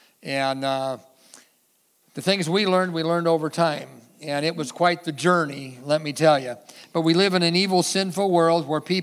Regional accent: Forks, Washington, United States; And grew up in Forks, Washington, a logging community very similar to here, really.

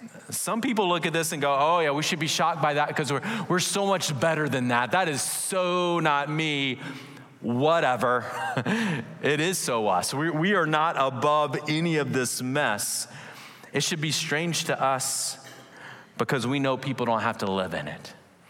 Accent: Seattle, Washington, United States; now in Santa Maria, United States; I came from Seattle, born and raised in kind of the south area. So California was very, very new to me, very new.

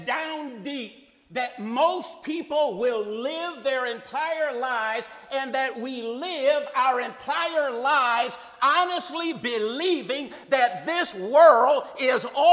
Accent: Detroit, Michigan, United States; I spent the first 16 years of my life born and raised on the Lower East Side, St. Jean and Jefferson area.

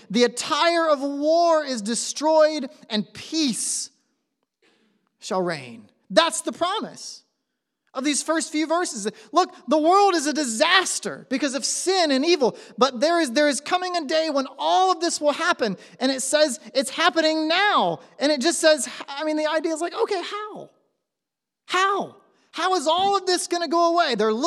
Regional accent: Kathleen, Florida, United States; also born or lived in Lakeland; Like that's where I grew up in. And I grew up on like the northeast side, the wrong side of the tracks. I grew up in Kathleen, Florida.

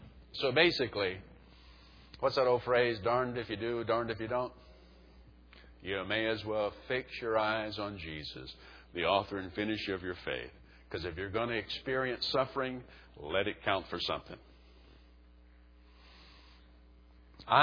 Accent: Alabama, United States; You know, I grew up in South Alabama in a racist family. I learned racism in that atmosphere, okay?

